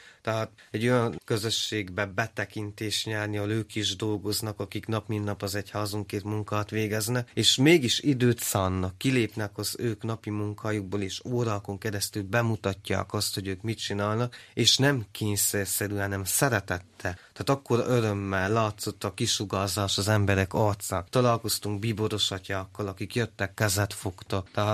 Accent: Transylvania, Romania; Tehát itt vagyunk mi, akik Erdélyből jöttünk

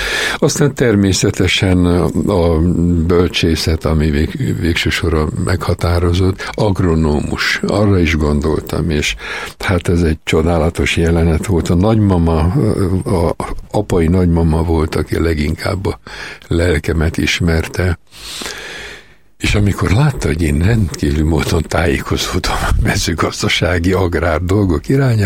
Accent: Sopron, Győr-Moson-Sopron, Hungary; soproni előkapu 5-ben születtem, tehát abszolút belvárosi gyerek vagyok a Tisztorony tövéből

